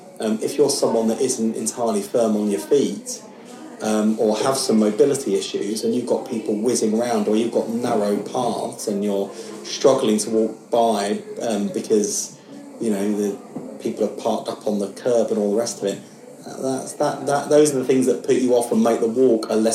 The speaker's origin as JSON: {"language": "English", "region": "London", "country": "United Kingdom", "said": "certainly as a Londoner at the moment"}